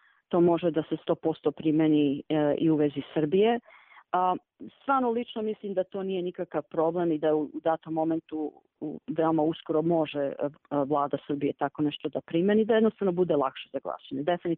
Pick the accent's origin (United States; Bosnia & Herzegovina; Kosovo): United States; ja sam odrasla isto u Americi i malo drugačije gledam na Balkan generalno